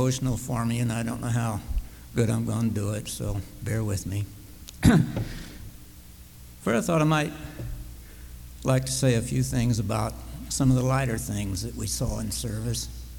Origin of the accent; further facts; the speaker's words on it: Florida, United States; I was born and raised in Florida. I had never seen snow when I went overseas.